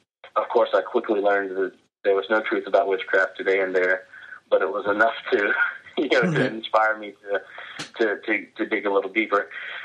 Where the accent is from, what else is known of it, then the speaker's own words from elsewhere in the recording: Gulf South, United States; Well, I grew up in the Gulf South, so naturally I knew what it was.